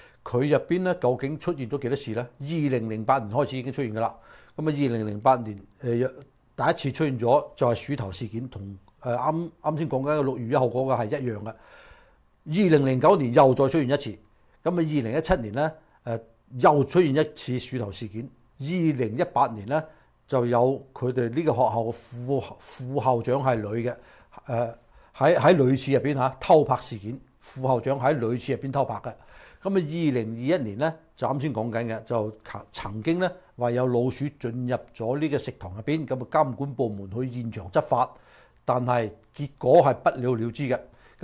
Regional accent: Guangdong, China; 我哋廣東人講話咧叫做食你唔死

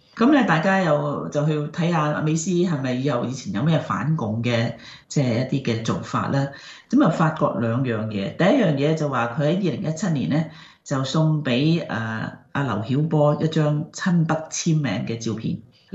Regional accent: Hong Kong; moved away; 我話我原本嚟自香港

